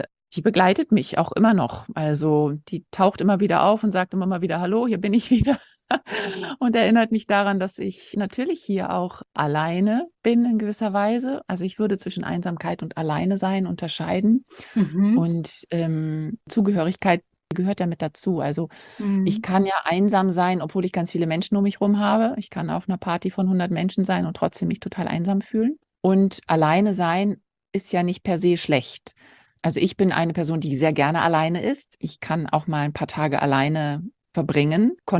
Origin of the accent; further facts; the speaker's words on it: Turkey; now in Brazil; als Weltenbummlerin geboren worden und habe meine Kindheit schon in der Türkei verbracht, weil mein Vater dort gearbeitet hat. Und ja, und so hat es mich nach Brasilien verschlagen. Vor 10 Jahren bin ich sozusagen hier gelandet und unverhofft bis jetzt geblieben.